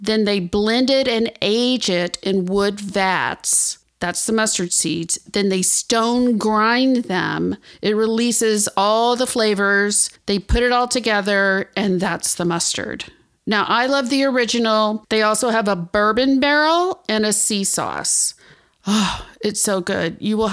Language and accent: English; Texas, United States; also born or lived in Acapulco, Mexico; You know, I grew up in South Texas, Acapulco, Mexico, and the Texas Hill Country, which is located between San Antonio and Austin. And when I moved to New York City to follow my dream of becoming a writer many, many years ago